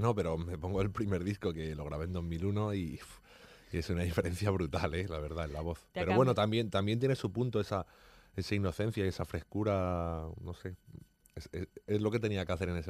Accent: Madrid, Community of Madrid, Spain; born there; yo nací en Aluche.

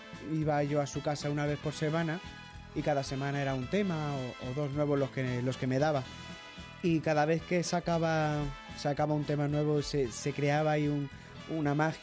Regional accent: Madrid, Community of Madrid, Spain; Yo soy de Ventas, del barrio de Ventas.

